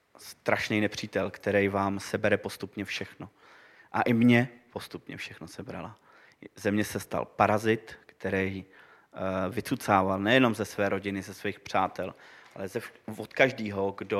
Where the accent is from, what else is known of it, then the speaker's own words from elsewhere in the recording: Teplice, Ústí nad Labem Region, Czechia; pocházím z Teplic.